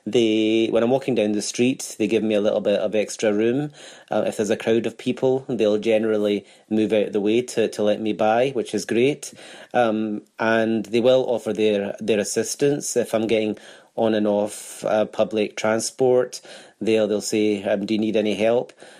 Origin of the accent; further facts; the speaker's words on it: Glasgow, Scotland, United Kingdom; I'm from Glasgow